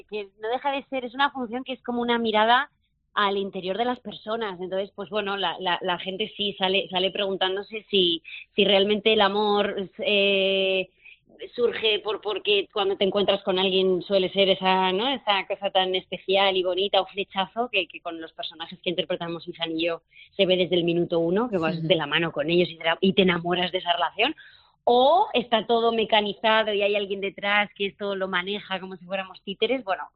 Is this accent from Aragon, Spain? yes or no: yes; Zaragoza, Aragon, Spain; Es que al final, fíjate, claro, Zaragoza es mi tierra y tengo muchas ganas.